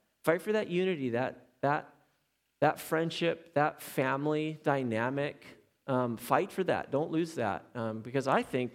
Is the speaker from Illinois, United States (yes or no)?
yes; Chicago, Illinois, United States; I'm also from Chicago. My parents were there, and they moved to Arizona, and they're there now